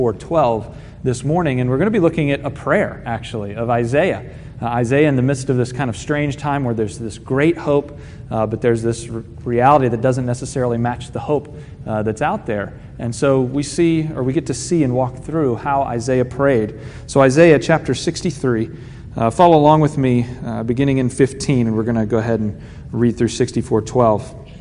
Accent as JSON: {"language": "English", "town": "Virginia Beach", "region": "Virginia", "country": "United States", "tie": "born or raised there", "said": "We were down in Virginia Beach, which is my hometown. My mom lives right on the bay."}